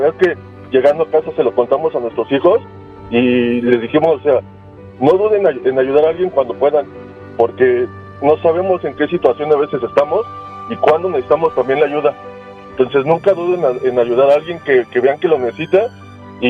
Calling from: Ecatepec, State of Mexico, Mexico; De Catepec.

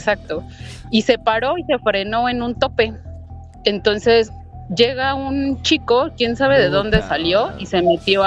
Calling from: Mexico City, Mexico; De aquí, de la Ciudad de México.

